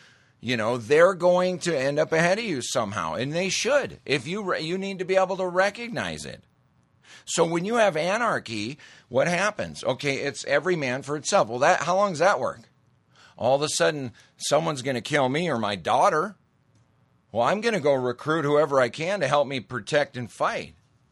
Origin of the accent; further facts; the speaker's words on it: Montana, United States; It's super Hollywoodized and blown out of proportion, for sure, big time, but I grew up in Montana.